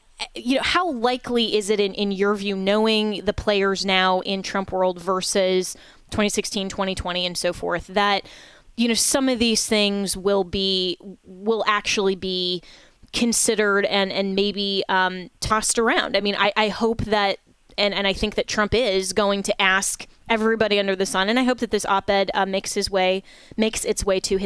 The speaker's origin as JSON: {"language": "English", "region": "Florida", "country": "United States", "said": "Thank goodness Governor DeSantis was elected here in my home state, you know, back in 2018. Otherwise, we might have lost Florida."}